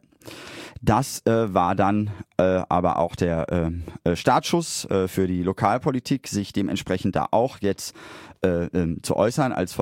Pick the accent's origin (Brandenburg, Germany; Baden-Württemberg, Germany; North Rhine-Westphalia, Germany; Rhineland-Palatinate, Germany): North Rhine-Westphalia, Germany; Essen; Ich bin ja in Steele aufgewachsen, nicht in Steele, sondern in Essen.